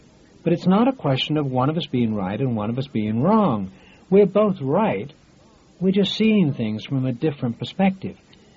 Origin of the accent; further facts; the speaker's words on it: England, United Kingdom; moved away; I paid close attention to that because I was originally from England.